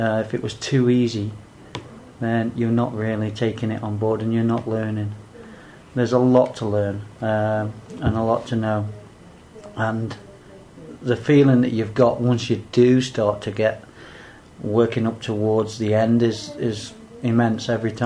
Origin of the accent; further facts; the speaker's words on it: Mansfield, East Midlands, United Kingdom; I'm from Mansfield in Nottinghamshire.